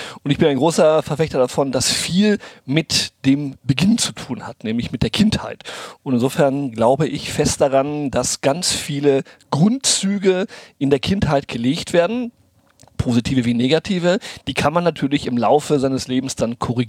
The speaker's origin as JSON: {"language": "German", "country": "Brazil", "tie": "born or raised there", "said": "ins Spielzimmer nach Brasilien, wo ich aufgewachsen bin"}